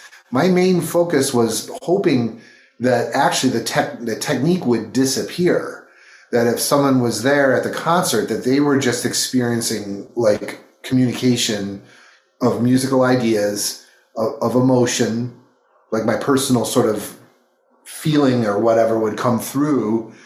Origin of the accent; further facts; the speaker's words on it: Buffalo, New York, United States; I remember they came to Detroit because I'm from Buffalo